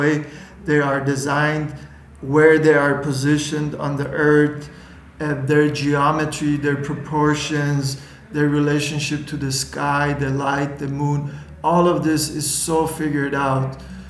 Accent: Sweden; growing up in Sweden, which is a very comfortable country and very safe

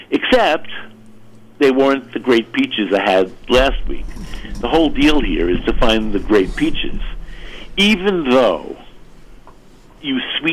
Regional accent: Brooklyn, New York, United States; You know, I'm from Brooklyn. It's the center of the world here.

